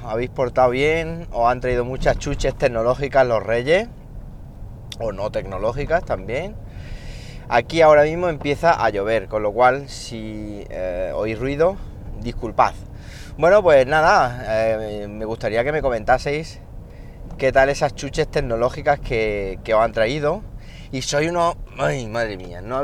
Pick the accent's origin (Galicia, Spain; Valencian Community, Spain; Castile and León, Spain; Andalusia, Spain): Andalusia, Spain; Siles; Estuve en mi pueblo, en Siles, unos días.